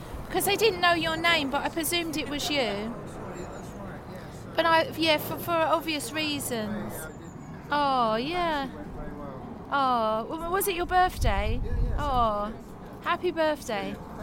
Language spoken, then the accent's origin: English; South East England, United Kingdom; I grew up in Kent, but I used to go home to my dad's weekends.